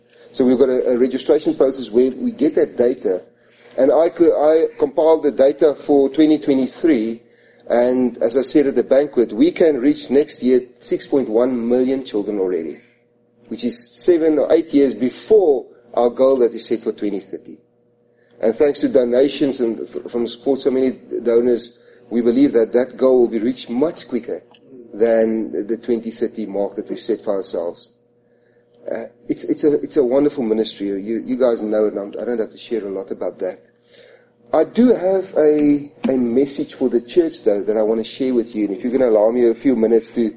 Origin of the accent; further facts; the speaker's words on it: South Africa; Now, I know I'm from Africa, and we in South Africa, in the northern parts